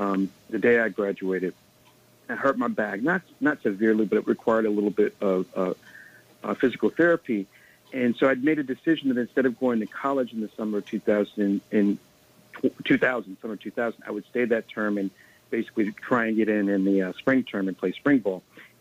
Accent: Los Angeles, California, United States; how I was growing up in Leimert Park, Crenshaw in the 1990s.

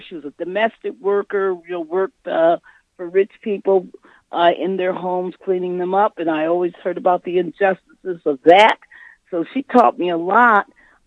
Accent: Los Angeles, California, United States; also born or lived in Long Beach / Oakland; I was born in Long Beach and lived in Southern California, and then we migrated up to Northern California and lived in Oakland for a couple of years and came back to South Central, lived in Watts, and then, you know, was raised in, Echo Park, Silver Lake area

